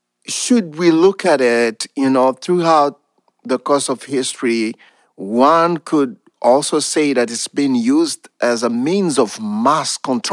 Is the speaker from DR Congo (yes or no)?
yes; DR Congo; I'm coming from the Democratic Republic of the Congo, and I can tell you that millions of Congolese died this past decade, and nobody talks about it, okay?